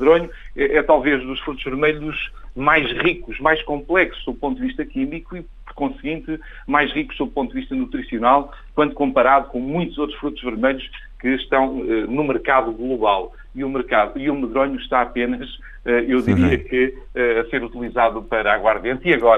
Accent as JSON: {"language": "Portuguese", "town": "Proença Nova", "region": "Castelo Branco", "country": "Portugal", "tie": "born or raised there", "said": "eu sou beirão de alma e gema. Eu sou natural de Proença Nova, mais concretamente de uma pequena aldeia da Maljoga."}